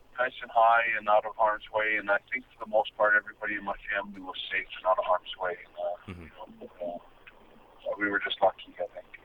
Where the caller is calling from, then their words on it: Calgary, Alberta, Canada; I'm calling from Calgary, and it's a beautiful summer day here, and it's just perfect weather here in Calgary.